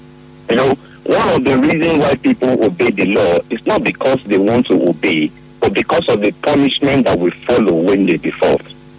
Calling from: Woji, Rivers, Nigeria; I'm calling from Woji.

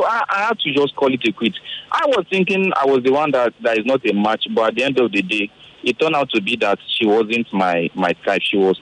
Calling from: Lekki, Lagos, Nigeria; I'm calling from Lekki.

